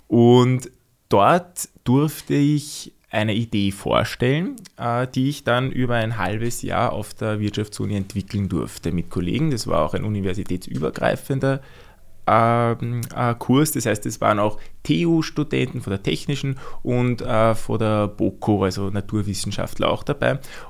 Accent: Lower Austria, Austria; wie man vielleicht hört auch von meinem Akzent, ich bin aus Österreich und zwar aus Niederösterreich.

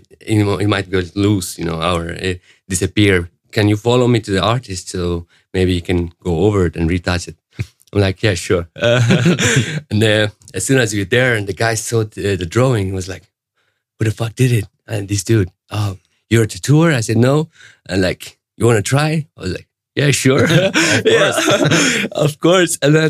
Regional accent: Syria; now in Sweden; I come from Syria originally. I was born there and raised up. And I came to Europe around 10 years ago. I live in Sweden right now.

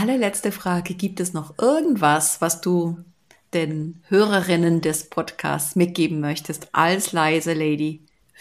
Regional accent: Switzerland; Da tue ich echt meinen Hut vor dir abnehmen und sag Chapeau, wie wir das bei uns in der Schweiz sagen

